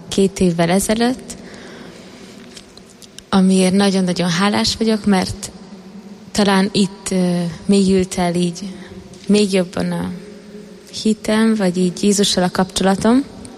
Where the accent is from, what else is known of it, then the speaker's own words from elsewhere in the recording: Budapest, Hungary; born there; Budapesten születtem egy katolikus családba.